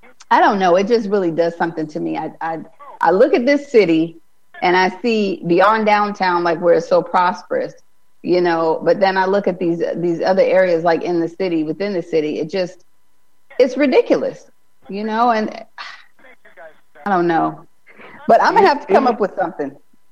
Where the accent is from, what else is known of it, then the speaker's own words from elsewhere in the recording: Alaska, United States; I just can't even put into words how cold it is. And I'm from Alaska.